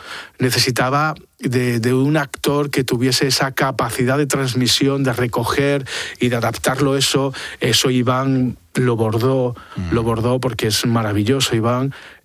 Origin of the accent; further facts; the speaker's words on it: Avilés, Asturias, Spain; now in Madrid, Spain; yo soy de Avilés, muy me siento muy avilesino.